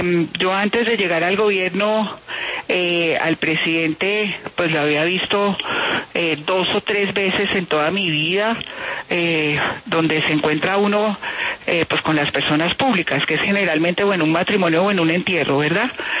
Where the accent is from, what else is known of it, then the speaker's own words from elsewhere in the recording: Cali, Valle del Cauca, Colombia; accent: caleño; now in Bogotá, Colombia; yo sí tengo mi acento caleño, y cuando voy a mi tierra pues se me pega más, pero la verdad es que yo estudié acá en Bogotá y pues mucha gente me dice, no, usted habla como neutro, no tiene el arrastrado ayuno, pero cuando estoy en mi ciudad se me pega.